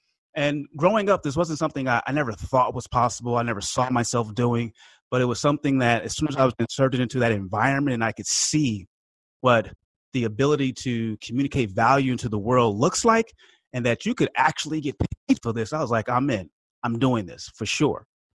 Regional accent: Oakland, California, United States; I grew up in Oakland, California, as you mentioned, and you know, that's the Bay Area, California. And I grew up during the height of the crack epidemic.

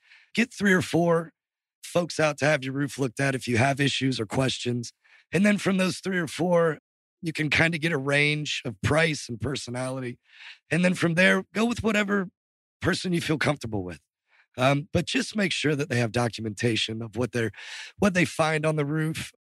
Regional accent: Evansville, Indiana, United States; I grew up in Southern Indiana, a little town called Evansville, right on the Ohio River.

